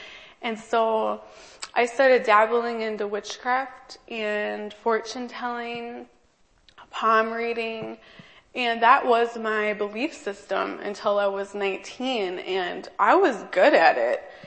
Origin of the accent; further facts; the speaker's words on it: Green Bay, Wisconsin, United States; So I grew up in Green Bay … if you don't know.